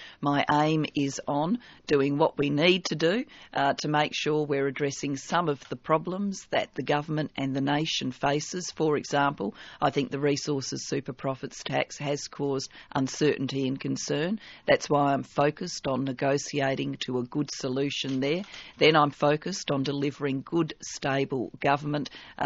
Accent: Mitcham, London, United Kingdom; We're Welsh migrants. We're Baptists. I grew up going to Mitcham Baptist Church.

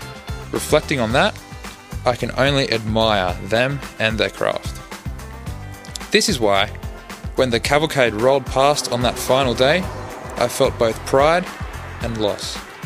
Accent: Tamworth, New South Wales, Australia; Unfortunately, people usually only know two things about my hometown. Firstly, it is home to the big golden guitar.

